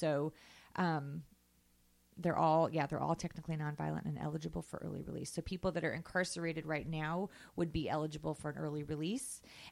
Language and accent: English; California, United States; But now as a Californian, it's time to start paying attention to, our local campaigns. And we have a lot of people, running for different positions here in California.